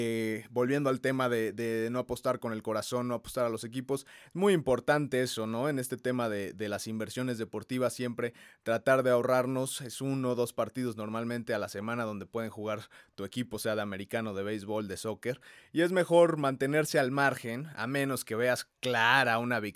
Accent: Mexico; como mexicanos, pues obviamente no queremos ni que empate ni que pierda México

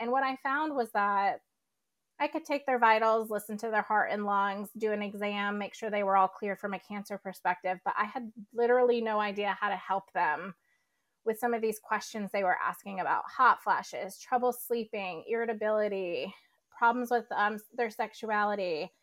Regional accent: Raleigh, North Carolina, United States; Well, I'm from Raleigh, so I'll just say that.

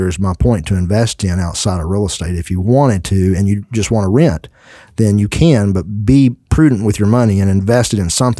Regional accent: Texas, United States; It was a small town. I'm from Johnson County, so I grew up in this

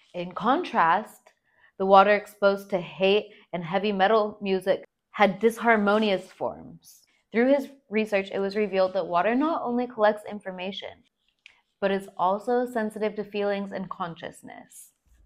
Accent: California, United States; I'm from Sonoma County, Northern California.

